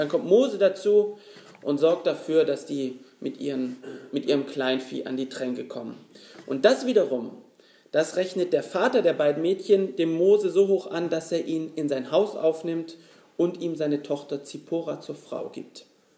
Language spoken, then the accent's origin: German; Germany; born there; ich lebe in Berlin, ich bin in Deutschland geboren